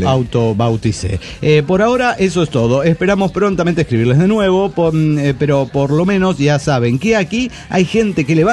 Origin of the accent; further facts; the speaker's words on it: Salta, Argentina; Somos de Argentina, de la provincia de Salta, La Linda, para ser más precisos.